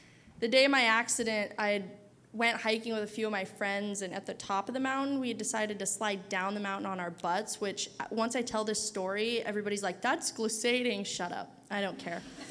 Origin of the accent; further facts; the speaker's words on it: Dillingham, Alaska, United States; now in Anchorage, United States; this is my twin sister, Sherry. We're from Dillingham, Alaska, born and raised.